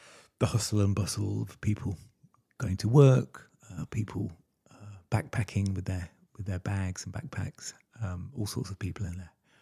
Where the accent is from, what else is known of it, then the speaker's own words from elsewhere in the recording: United Kingdom; now in North America; all parts of Europe and my home country, the United Kingdom, here in North America